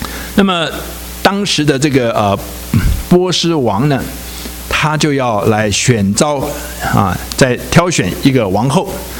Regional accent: China; 那么我们中国人因为有两个年哈

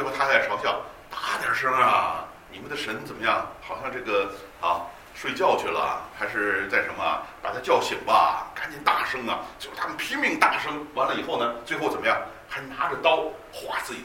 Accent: China; 那我们中国人就是一种很宽广的、很包容性很强的

